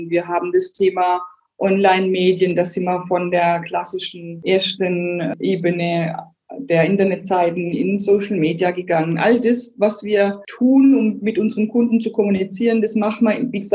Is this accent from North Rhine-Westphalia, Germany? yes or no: no; Bavaria, Germany; als Bayer